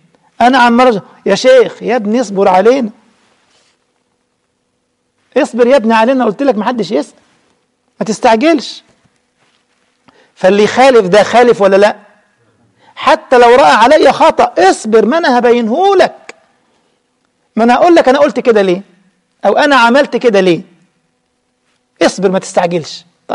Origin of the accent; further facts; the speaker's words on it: Egypt; ده الجماعة البسطاء عندنا في مصر يقول لك الكريم لا يضام.